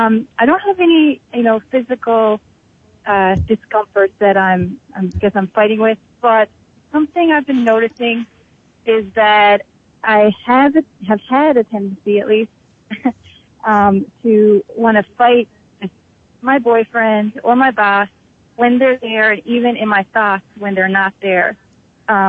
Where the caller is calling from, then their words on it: New York City, New York, United States; I'm calling from New York City.